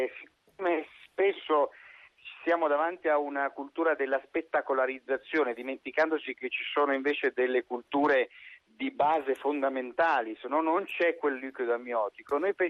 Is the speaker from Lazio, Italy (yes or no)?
no; Campania, Italy; Io sono napoletano